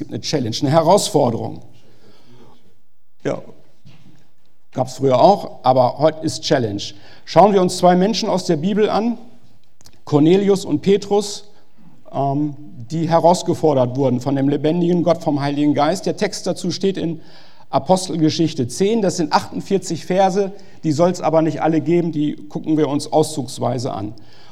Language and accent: German; North Rhine-Westphalia, Germany; Wir kommen aus Ostwestfalen, aus Nordrhein-Westfalen, und wir sind jetzt quasi zu Gast in Niedersachsen bei euch.